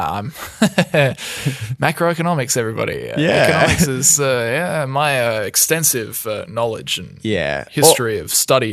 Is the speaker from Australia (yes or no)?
yes; Australia; I am an Australian and I live in Australia